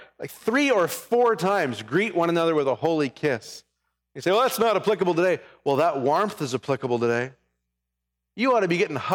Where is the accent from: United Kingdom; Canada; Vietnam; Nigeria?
Canada; now in United States; I grew up in Canada. I've lived 15 years or so in the United States